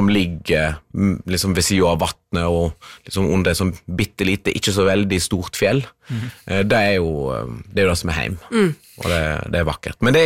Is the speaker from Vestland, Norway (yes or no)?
yes; Husnes, Vestland, Norway; Sunnhordland, sør for Bergen. Og der bor da fremdeles foreldrene mine. Så det er da, når vi sier vi skal hjem, så er det til Husnes.